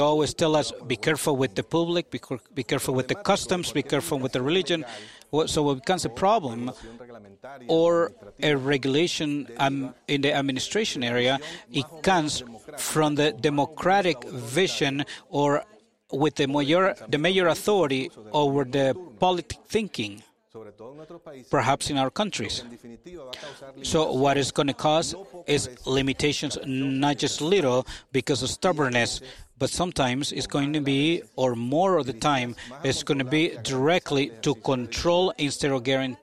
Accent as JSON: {"language": "English", "country": "Venezuela", "said": "I come from Venezuela."}